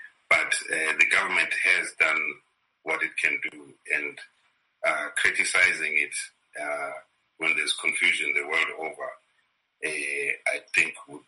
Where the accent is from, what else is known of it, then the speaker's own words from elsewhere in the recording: Zimbabwe; now in Indianapolis, United States; from Zimbabwe.